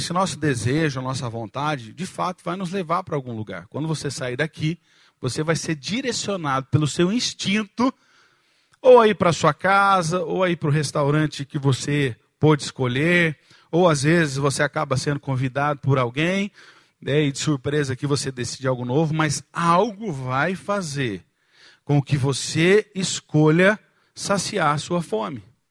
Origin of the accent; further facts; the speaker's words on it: Campinas, São Paulo, Brazil; now in Curitiba, Brazil; eu vim de Campinas, era mais fácil